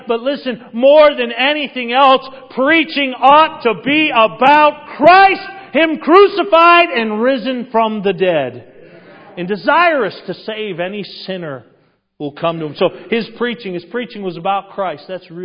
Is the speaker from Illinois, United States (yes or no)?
no; Westfield, Massachusetts, United States; If you were to go back to my hometown in Westfield, Massachusetts, or Holyoke, Massachusetts, and you were to meet some of my old friends